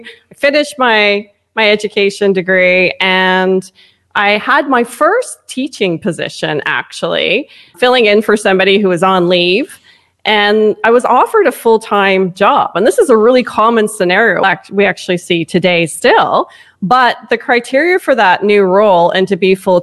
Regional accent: Canada; As a Canadian

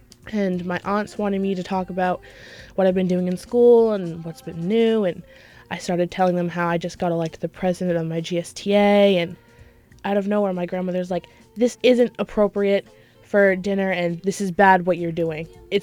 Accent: Kennebunk, Maine, United States; I'm from Kennebunk.

